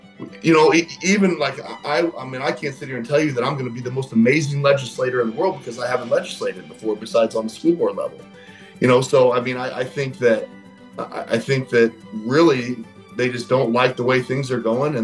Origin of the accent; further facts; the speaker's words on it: Biggsville, Illinois, United States; Okay. Well, I grew up in Biggsville, Illinois. I actually went to Union High School, which is now West Central.